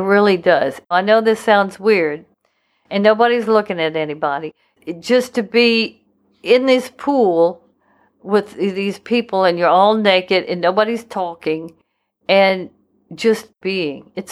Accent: Louisiana, United States; I mean, I'm from Louisiana. It's really hard

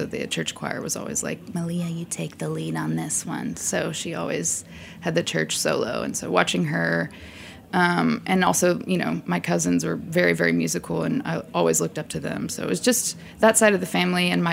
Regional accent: Texas, United States; I love Texas. It's, my childhood was, it was, you know, pretty boring.

